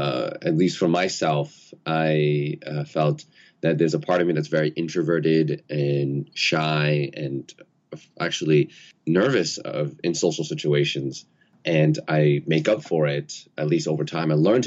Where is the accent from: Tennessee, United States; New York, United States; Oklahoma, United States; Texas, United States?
New York, United States; New York City; I started off as a New Yorker, a New York egocentric, center of the universe kind of New Yorker